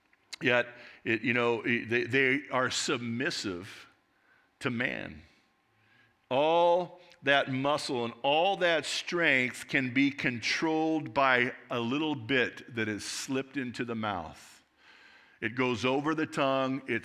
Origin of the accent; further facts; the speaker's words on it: Glendora, California, United States; I'm from Southern California, and in fact, the area that I grew up in Glendora, California